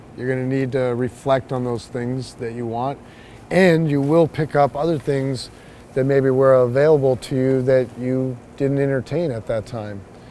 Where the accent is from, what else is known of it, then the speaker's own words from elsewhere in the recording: Iowa, United States; I'm from Iowa, so we're flat, but I grew up in a forest.